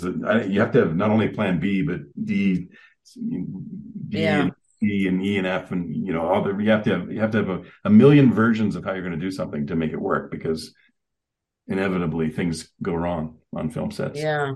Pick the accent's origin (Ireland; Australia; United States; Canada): Canada; No, I'm Canadian. I'm sorry. I have no temper.